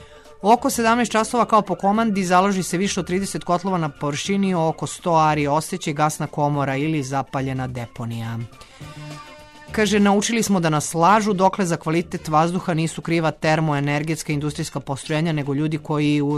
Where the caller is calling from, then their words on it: Smederevo, Šumadija and Western Serbia, Serbia; Kod nas u Smederevu je tako divno dok ne izađeš iz kuće gde se čač sliva na sve strane, gde kad udahneš duboko odmah te kašalj podseti gde živiš